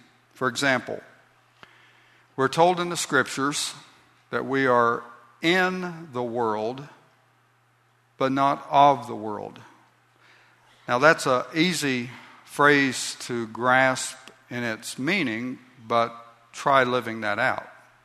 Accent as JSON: {"language": "English", "town": "Wichita Falls", "region": "Texas", "country": "United States", "tie": "born there", "said": "I was born on December the 17th, 1953, at Wichita Falls, Texas, at Shepherd Air Force Base."}